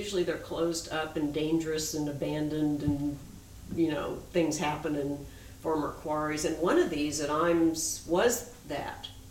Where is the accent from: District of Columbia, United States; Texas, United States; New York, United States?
District of Columbia, United States; Washington; and I grew up in Washington, D.C.